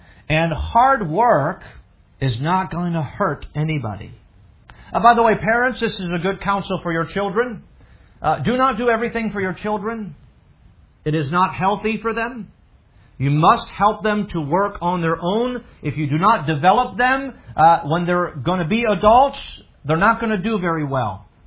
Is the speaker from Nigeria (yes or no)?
no; France; I grew up in France